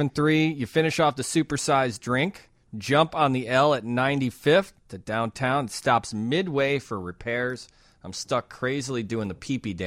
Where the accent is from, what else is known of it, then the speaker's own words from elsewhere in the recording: Wonder Lake, Illinois, United States; moved away as an adult; I'm from Wonder Lake, Illinois.